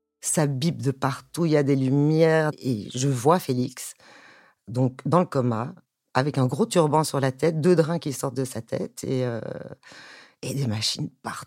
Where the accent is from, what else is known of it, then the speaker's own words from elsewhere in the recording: Brussels, Belgium; il y a certains copains de mes anciennes bandes de Bruxelles, parce que je suis de Bruxelles originellement